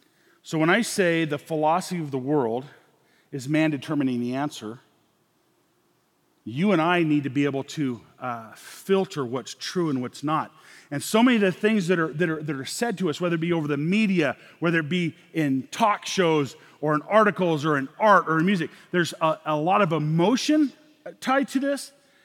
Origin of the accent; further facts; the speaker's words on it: Rushville, Nebraska, United States; I'm from Rushville, Nebraska. If you're a guy from Gordon, Nebraska, 13 miles to the east of us, you weren't allowed in town.